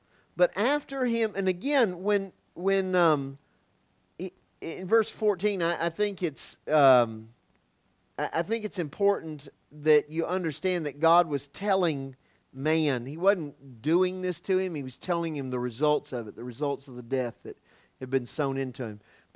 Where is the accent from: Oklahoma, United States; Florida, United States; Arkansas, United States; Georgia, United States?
Florida, United States; I'm from Florida. We've got some banana trees.